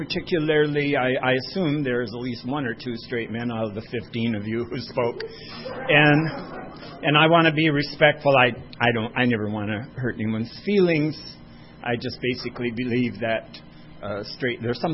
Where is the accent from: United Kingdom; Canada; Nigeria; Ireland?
Ireland; But I'm, yes, I am Irish.